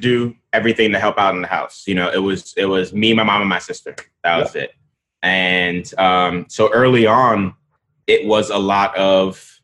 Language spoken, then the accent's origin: English; Bronx, New York, United States; also born or lived in Nigeria; You know, growing up in the Bronx, it's pretty easy.